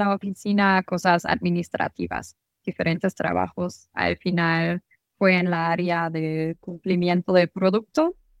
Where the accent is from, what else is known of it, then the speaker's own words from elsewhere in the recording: Wolfsburg, Lower Saxony, Germany; Spanish is a second language; moved away as an adult; now in Australia; si me puedo imaginar estar en Wolfsburgo, de donde soy, en una oficina sentada diario, pues no